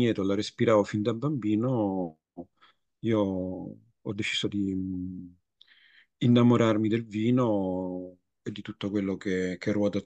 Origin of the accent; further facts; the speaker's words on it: Sicily, Italy; Mi sono sempre dedicato con particolare attenzione ai vini della mia terra, quindi della Sicilia.